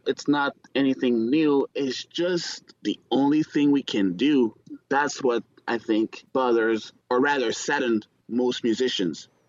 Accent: Gatineau, Quebec, Canada; now in Toronto, Canada; And we have a series of concerts that we do at Gatineau, my hometown.

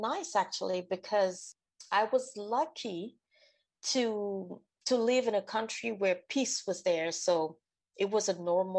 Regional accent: Benin; now in Montreal, Canada; I am a Montreal-based artist, but I'm from Benin, as you introduced me.

